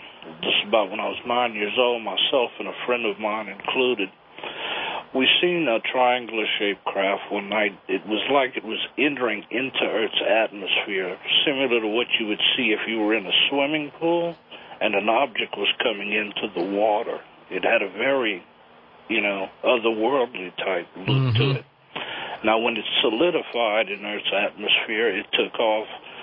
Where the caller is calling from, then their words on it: Temple, Texas, United States; Temple, Texas.